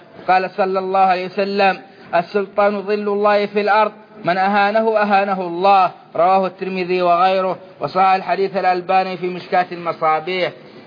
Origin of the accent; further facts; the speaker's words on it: Saudi Arabia; في بلادنا السعودية